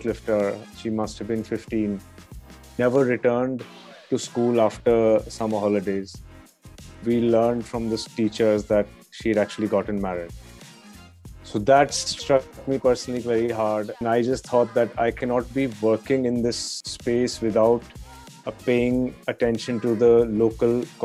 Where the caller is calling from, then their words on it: New Delhi, Delhi, India; I'm calling from New Delhi in India.